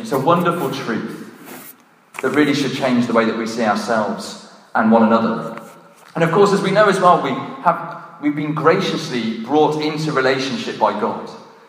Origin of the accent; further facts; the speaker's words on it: Gloucester, South West England, United Kingdom; I'm joking. I can say that. I'm from Gloucester.